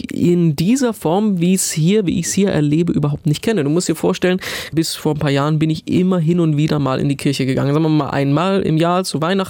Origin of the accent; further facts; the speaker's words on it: Eisenach, Thuringia, Germany; Natürlich, ich komme aus Eisenach, Lutherstadt, die Stadt, in der die Bibel übersetzt wurde.